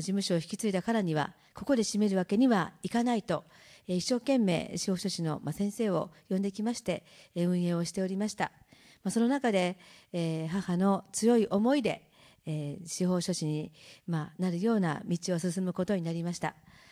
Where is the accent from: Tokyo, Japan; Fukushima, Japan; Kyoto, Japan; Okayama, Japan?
Okayama, Japan; 私はこの岡山市で生まれ育ち、大学も岡山、そして、仕事もずっと岡山で、結婚も岡山でしまして、ずっと岡山におります。